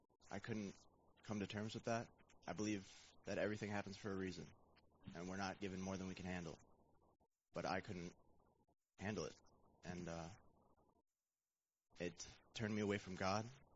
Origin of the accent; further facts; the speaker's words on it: New York, United States; I'm from New York. I'm 25 years old, and I'm like 3 days shy of a year. So vacation brought me to Texas.